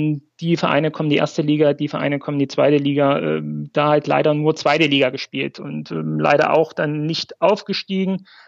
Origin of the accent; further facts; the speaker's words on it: Plauen, Saxony, Germany; also born or lived in Frankfurt; aufgewachsen im Vogtland in Plauen. Wem das hier etwas sagt, ist ungefähr in Westsachsen an der Grenze zu Bayern, Thüringen, Sachsen. Da aufgewachsen, zur Schule gegangen, studiert, dann so die kleine Deutschlandreise begonnen, in Frankfurt, Rhein-Main-Gebiet gewesen, 10, 11 Jahre lang.